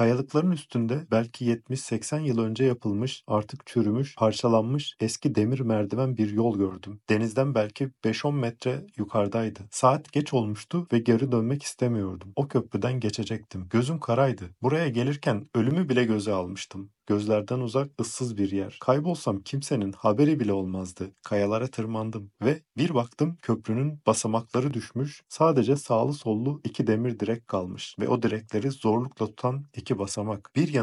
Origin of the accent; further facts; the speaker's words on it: Istanbul, Turkey; born there; 1983 İstanbul'da doğdum. Tokat'tan İstanbul'a göçmüş memur bir baba ile annenin dördüncü ve en küçük çocuğuyum.